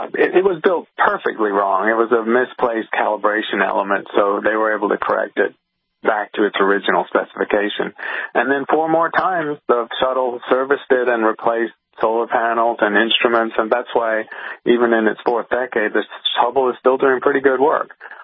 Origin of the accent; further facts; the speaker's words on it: United Kingdom; I grew up in Britain, which doesn't have a lot of starry skies